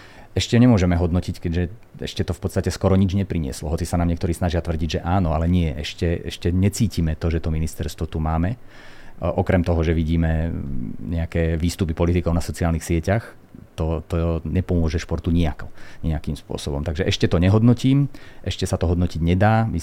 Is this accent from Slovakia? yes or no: yes; Revúca, Banská Bystrica Region, Slovakia; odkiaľ pochádzam a to mesto Revúca, hoci je to teda v kopcoch slovenského Rudohoria